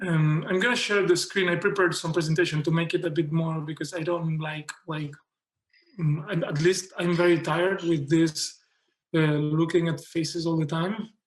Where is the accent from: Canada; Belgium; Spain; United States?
Spain; Barcelona, Catalonia; from Barcelona.